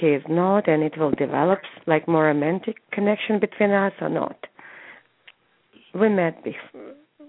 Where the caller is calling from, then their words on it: California, United States; I'm from California.